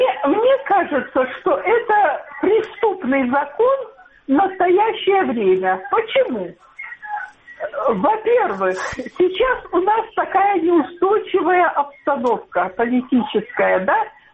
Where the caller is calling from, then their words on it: Dnipro, Dnipropetrovsk Oblast, Ukraine; Это Днепр.